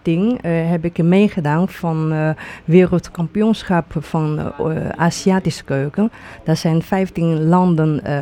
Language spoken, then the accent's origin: Dutch; Wenzhou, Zhejiang, China; Nee, ik kom niet uit Hongkong. Ik kom uit Wenzhou, dat is onder Shanghai.